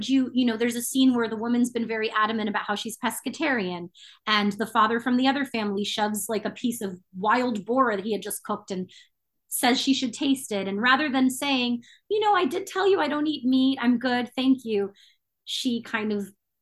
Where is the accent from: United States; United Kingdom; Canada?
United Kingdom; England; And then I'm English